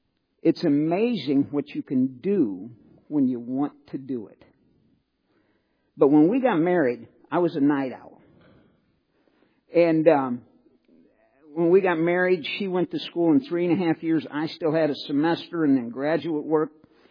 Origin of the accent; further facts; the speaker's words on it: St. Louis, Missouri, United States; I grew up in St. Louis, in the suburbs